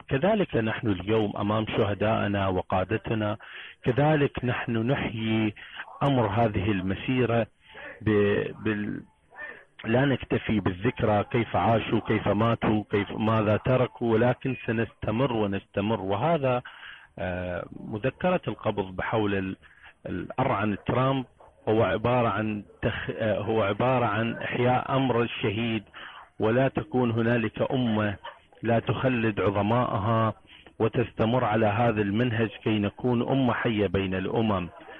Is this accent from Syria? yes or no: no; Iraq; من العراق